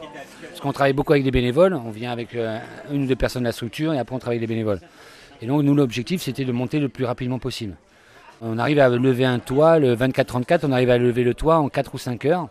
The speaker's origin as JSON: {"language": "French", "region": "Occitanie", "country": "France", "said": "que nous, on vient d'Ariège"}